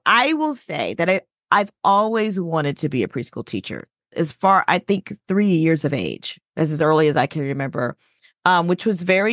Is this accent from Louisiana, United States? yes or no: yes; New Orleans, Louisiana, United States; I'm originally from New Orleans. And so I went to college there, went to university, Xavier University there.